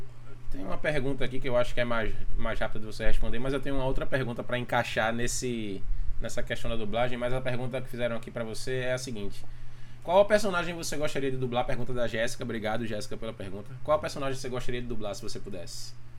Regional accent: Pernambuco, Brazil; accent: Pernambuco; para mim, que sou pernambucano, nordestino, tem essa, né? Eu tenho esse sotaque característico na minha voz aqui da região. Eu tento até forçadamente não falar tanto desse jeito.

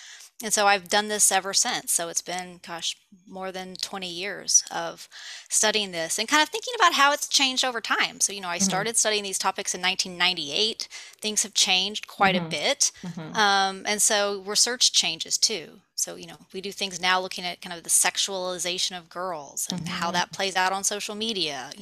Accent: the South, United States; So I say I grew up in the South, and I think if you grow up in the South, you cannot be ambivalent on the topic of race.

